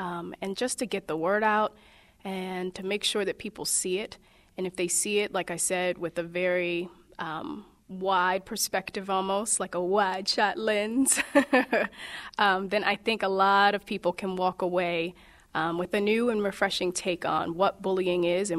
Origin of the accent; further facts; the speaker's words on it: Baltimore, Maryland, United States; I grew up in Baltimore in all public schools, all African-American population.